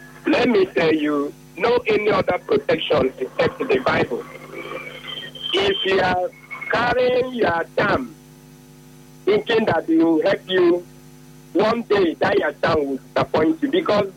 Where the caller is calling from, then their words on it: Port Harcourt, Rivers, Nigeria; Chris, I'm calling from Port Harcourt.